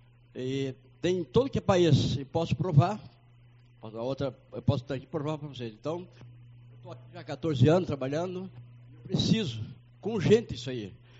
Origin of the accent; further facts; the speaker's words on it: São Paulo, Brazil; now in Uruguaiana, Brazil; Eu sou pastor aqui da cidade de Uruguaiana, sou paulista, mas já estou já há 14 anos aqui.